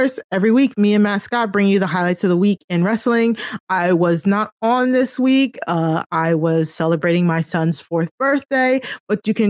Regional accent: United States; I am from the Maryland, D.C., Virginia area.

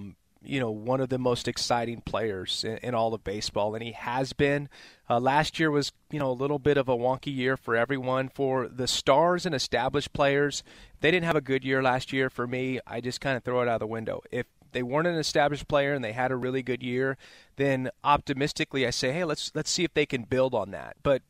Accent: California, United States; I played in Oakland. I grew up in the Bay Area.

